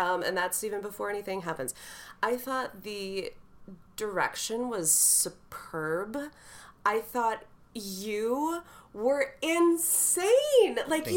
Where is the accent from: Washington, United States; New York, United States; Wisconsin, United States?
Wisconsin, United States; I'm from Wisconsin. What do I know about barbecue?